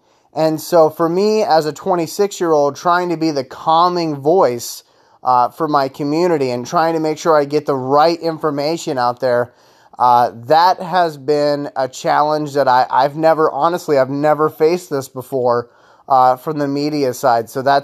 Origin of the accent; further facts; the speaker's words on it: Georgia, United States; I'm originally from Georgia, which is where my Georgia Tech connection comes into play.